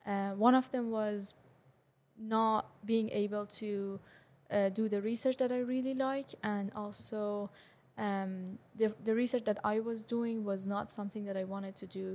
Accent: Tehran, Tehran Province, Iran; I'm from Tehran, which is the capital, and capital of Iran is like a huge, big city. It's a metropolitan. It's 12 million people during the night and 16 million during the day.

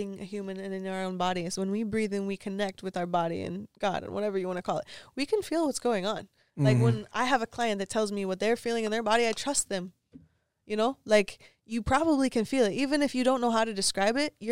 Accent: Oregon, United States; also born or lived in Northern California; but I grew up in Oregon and Northern California. And so we have mountains.

